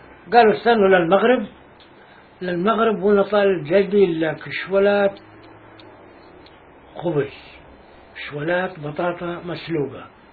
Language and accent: Arabic; Barta'a, Jenin Governorate, Palestine; اه واحنا ببرطعه وهي شو اسمه ام الفحم قريبه.